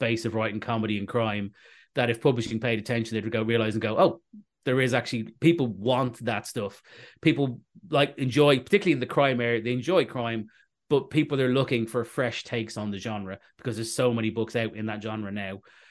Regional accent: Ireland; it is quite bizarre as an Irishman, but my books get described as British comedy.

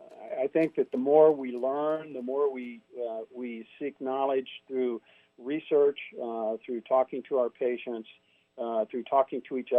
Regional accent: Moberly, Missouri, United States; As I entered practice in 1980 in my hometown of Moberly, Missouri, I practiced general internal medicine

